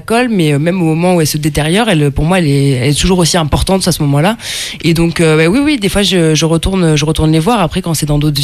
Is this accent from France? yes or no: yes; Limoges, Nouvelle-Aquitaine, France; vu que je suis natif de Limoges, je connais assez bien les lieux